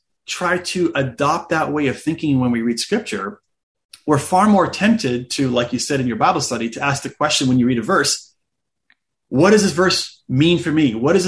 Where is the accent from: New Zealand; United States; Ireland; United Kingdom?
United States; even though I'm Middle Eastern in culture, in a sense, I grew up mostly in the United States.